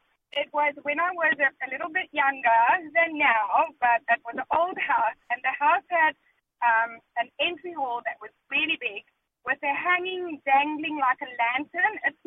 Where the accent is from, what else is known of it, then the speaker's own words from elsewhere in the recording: South Africa; Because I'm from South Africa.